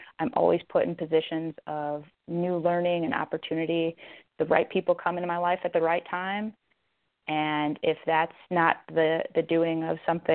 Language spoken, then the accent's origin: English; Albuquerque, New Mexico, United States; I have two dogs, I come from Albuquerque. It's part of who I am.